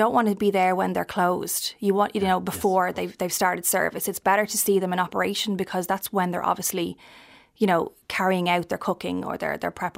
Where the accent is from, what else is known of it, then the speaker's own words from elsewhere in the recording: Skerries, Leinster, Ireland; So I'm from Skerries.